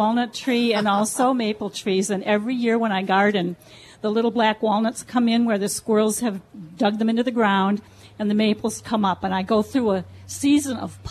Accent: Waukesha, Wisconsin, United States; Hello, Melinda and Ken. … from Waukesha.

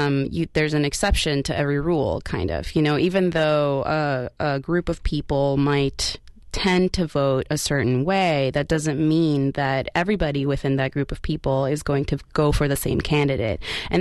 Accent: Peru; I'm Latina. I'm from Peru, and I'm white.

